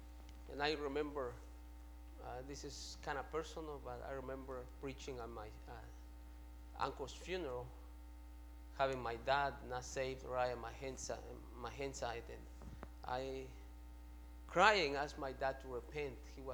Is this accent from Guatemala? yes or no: yes; Guatemala; I grew up in Guatemala when I was a child